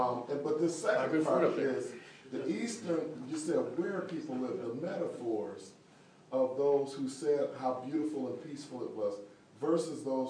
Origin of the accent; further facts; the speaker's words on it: Detroit, Michigan, United States; I grew up in Detroit from 1960, on up, and there, I remember the rats. I mean, I grew up over in the 12th and Burlingame, and I remember the rats.